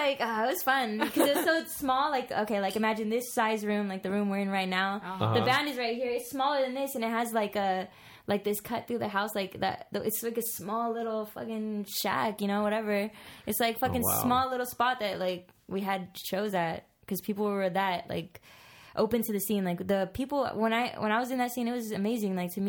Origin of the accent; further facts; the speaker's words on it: Salinas, California, United States; But, so yeah, I'm from Salinas. It's nice out there. Santa Cruz, it was real close. And then Monterey Bay.